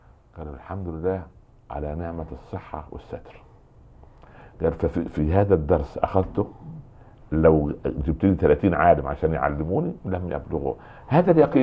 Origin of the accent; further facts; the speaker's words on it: Egypt; معاه منديل يسموه عندنا في مصر منديل محلاه